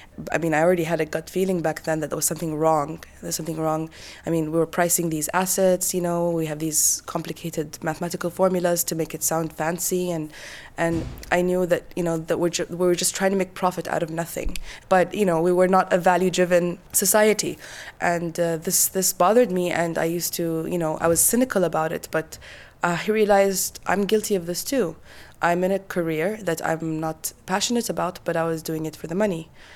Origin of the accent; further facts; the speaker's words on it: Saudi Arabia; now in London, United Kingdom; from Saudi Arabia.